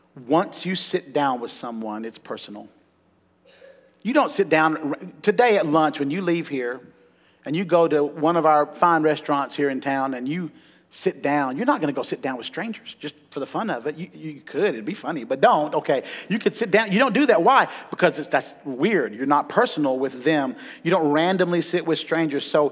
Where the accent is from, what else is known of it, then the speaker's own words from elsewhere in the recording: Huntsville, Alabama, United States; I grew up in Huntsville, and so we had three news stations.